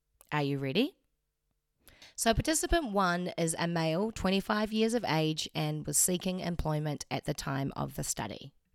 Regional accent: New Zealand; accent: Kiwi; I really do need to acknowledge my Kiwi accent.

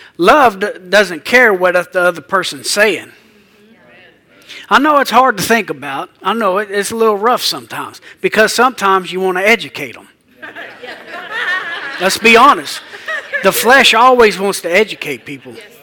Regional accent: Ireland; Well, I can't help it. I'm Irish.

